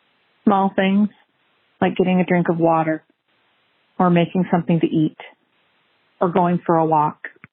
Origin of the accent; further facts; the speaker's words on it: Michigan, United States; I'm from Michigan.